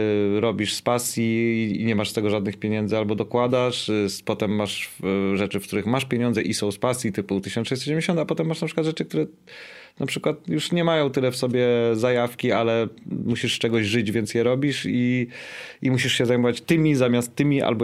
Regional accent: Warsaw, Masovian Voivodeship, Poland; szare miasto, które kochasz, bo ja jestem stąd i kocham Warszawę

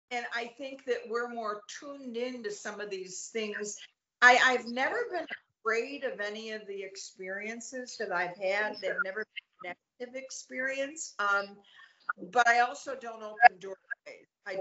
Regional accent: Ireland; I think that comes from being Irish, and it also comes from being respectful.

